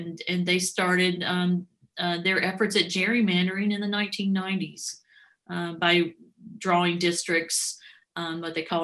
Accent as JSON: {"language": "English", "region": "North Carolina", "country": "United States", "tie": "born or raised there", "said": "I grew up in North Carolina."}